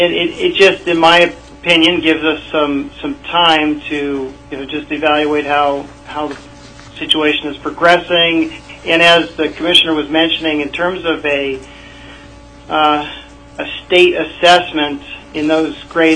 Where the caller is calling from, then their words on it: Anchorage, Alaska, United States; I'm in Anchorage.